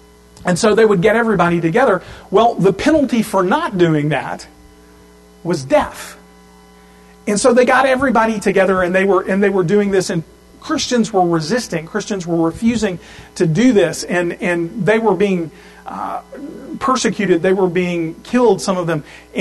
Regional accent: Louisiana, United States; Now, where I grew up in South Louisiana, there are actually people today named Polycarp.

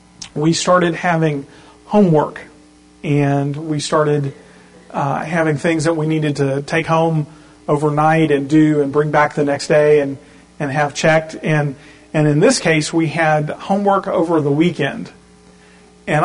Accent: Louisiana, United States; So I did that, and I grew up in South Louisiana, and one of the characteristics of South Louisiana is that there are three kinds of weather there.

